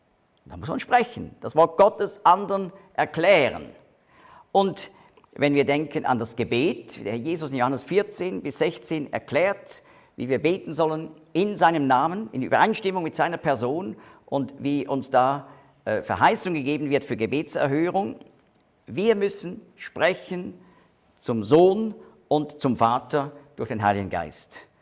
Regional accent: Switzerland; das muss man als Schweizer lernen, wirklich, Zunge zwischen die Zähne und dann the.

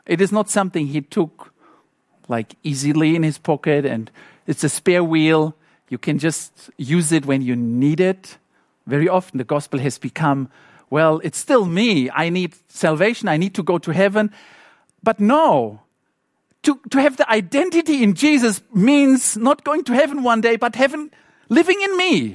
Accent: South Africa; English is a second language; Sorry that I say it so often, but I'm South African and we repeat things.

